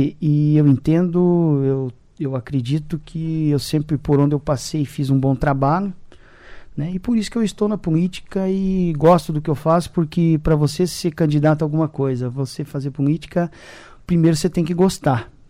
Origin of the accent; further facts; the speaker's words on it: Santa Helena, Paraná, Brazil; now in Cascavel, Brazil; Eu já fazia política na minha cidade natal, que é Santa Helena.